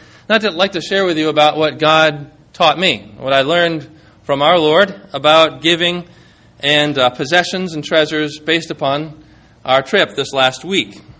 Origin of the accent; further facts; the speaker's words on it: United States; It makes me think about that when I'm an American and we're surrounded by so much.